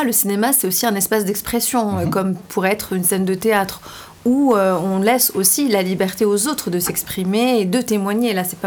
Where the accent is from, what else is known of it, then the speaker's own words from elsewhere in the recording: Lyon, Auvergne-Rhône-Alpes, France; Moi, j'ai grandi à Lyon, dans la banlieue lyonnaise, dans un quartier qui s'appelle les Minguettes, là où il y a eu la marche pour l'égalité en 1983.